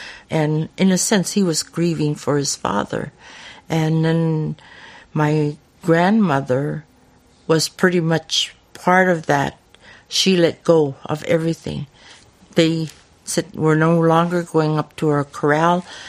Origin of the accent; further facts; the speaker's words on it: Selawik, Alaska, United States; also born or lived in Kotzebue; I'm originally from Selawik, born in Kotzebue, raised in Selawik. My father was a reindeer herder, and we lived in a reindeer